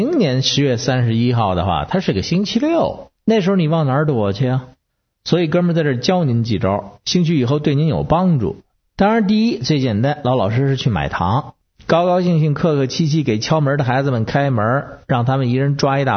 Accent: Beijing, China; 我是北京的

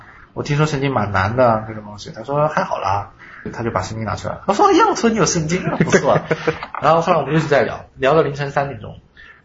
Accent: Jiangxi, China; 我是江西。

